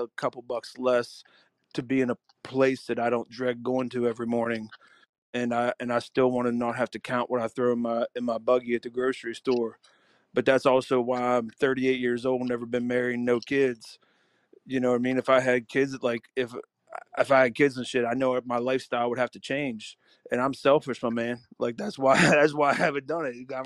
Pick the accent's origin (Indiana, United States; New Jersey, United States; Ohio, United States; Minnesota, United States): Ohio, United States; Yes, sir. I'm only like a half hour from Pittsburgh. I live right on the border of PA in Ohio.